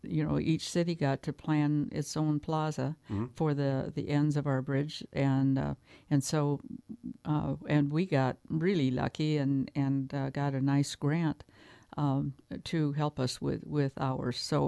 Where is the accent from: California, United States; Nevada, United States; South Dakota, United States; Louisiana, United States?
South Dakota, United States; Fort Pierre; I grew up in Fort Pierre, and I had never heard his name